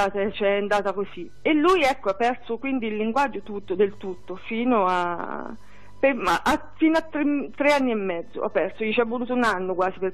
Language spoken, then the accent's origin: Italian; Bastia Umbra, Umbria, Italy; Io sono di Bastia.